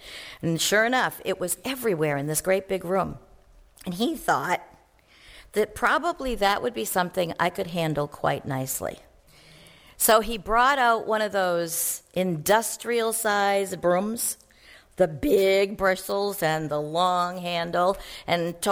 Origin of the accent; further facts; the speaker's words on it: Maine, United States; It was August. I'm from Maine. I can't wait for it to snow.